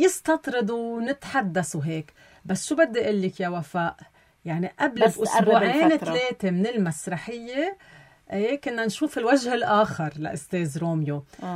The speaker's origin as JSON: {"language": "Arabic", "town": "Koura", "region": "North Governorate", "country": "Lebanon", "said": "هن أصلا من ضيعتنا بالكورة، نقلوا نفوسهم على المينا طرابلس"}